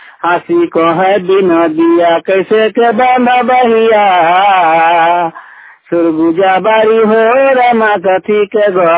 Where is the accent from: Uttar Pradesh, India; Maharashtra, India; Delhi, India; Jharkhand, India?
Jharkhand, India; Dhanbad; district Dhanbad Jharkhand का रहने वाला हूँ